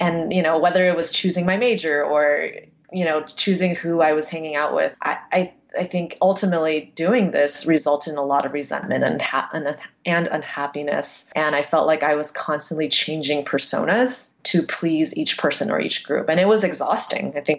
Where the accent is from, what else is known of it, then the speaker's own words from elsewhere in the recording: United States; I am Taiwanese American.